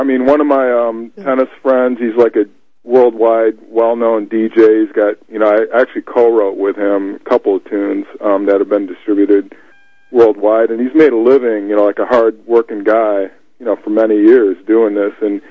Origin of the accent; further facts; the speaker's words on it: Michigan, United States; Tell her, hey, I'm the guy from Mid-Michigan that I've led praise and worship bands and that kind of stuff. I'm a musician here.